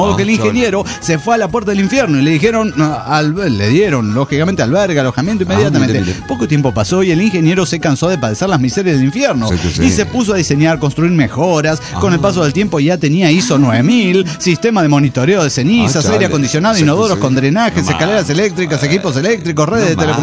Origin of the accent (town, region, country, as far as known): Juliaca, Puno, Peru